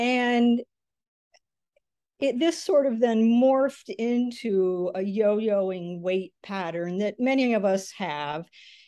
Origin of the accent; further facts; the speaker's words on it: Michigan, United States; So I grew up in Michigan, in rural Michigan, and was lucky enough to have a scholarship to Interlochen